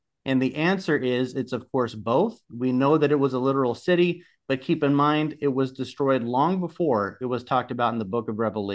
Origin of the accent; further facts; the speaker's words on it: Columbus, Ohio, United States; I'm from Columbus, Ohio, for those of you who don't know me